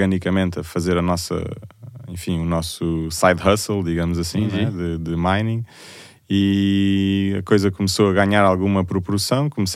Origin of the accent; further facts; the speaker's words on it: Lisbon, Portugal; Bom, eu sou de Lisboa, tenho 32 anos.